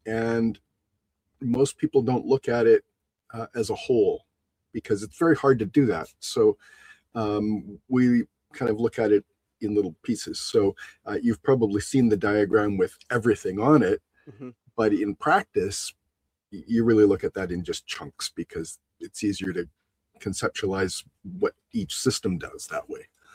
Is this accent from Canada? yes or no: yes; Canada; I'm Canadian. We're generally self-deprecating as a rule. So if I downplay myself, it's cultural.